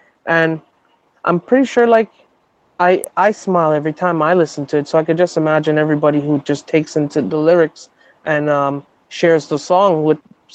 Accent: Toronto, Ontario, Canada; I'm from Toronto

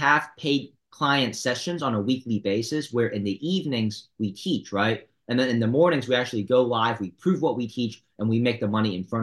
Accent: Kansas, United States; I'm a city boy that loves the suburbs, right? Growing up in Kansas

